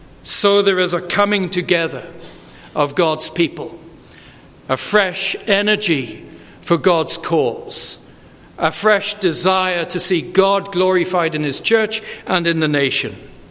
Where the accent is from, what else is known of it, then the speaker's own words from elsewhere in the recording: United Kingdom; I can think of instances coming up right now in my home country, the United Kingdom